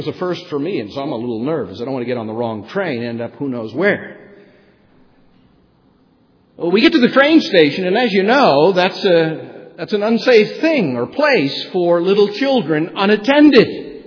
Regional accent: New Zealand; Now, I grew up in New Zealand, where they have more sheep per capita than any other place in the world.

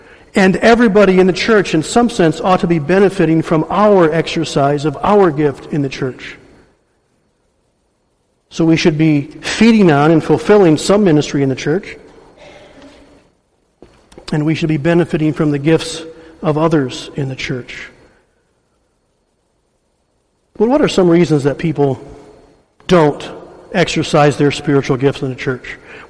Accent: Detroit, Michigan, United States; born there; One, because I was born in Detroit, I want to see a church that is operating on all cylinders

